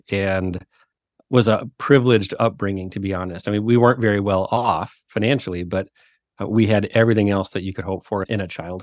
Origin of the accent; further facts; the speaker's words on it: Duluth, Minnesota, United States; accent: Minnesotan; So I grew up in northern Minnesota in Duluth, right on the tip of Lake Superior. So if you hear some accent happening in my voice, it's very Minnesotan, and was one of five kids